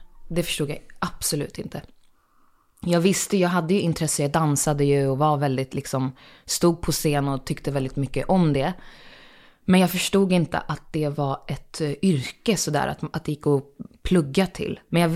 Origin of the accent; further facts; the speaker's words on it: Akalla, Stockholm County, Sweden; Att jag är uppvuxen i Akalla, att jag har bott där i 22 år.